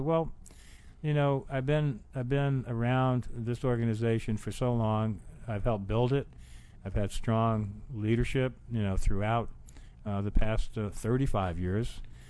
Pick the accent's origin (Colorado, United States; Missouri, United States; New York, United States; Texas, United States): New York, United States; I grew up in Manhattan on the Lower East Side, didn't have much growing up.